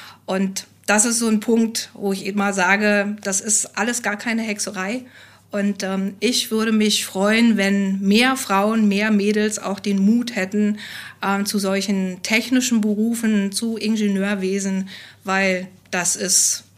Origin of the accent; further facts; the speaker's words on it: East Germany, Germany; Ich komme aus der DDR